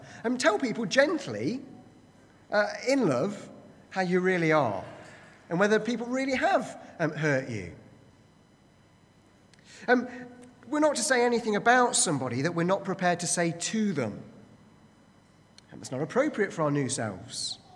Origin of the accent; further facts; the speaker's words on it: United Kingdom; I think as British people, we've probably, if you are British here, British people have a bit of a cultural blind spot.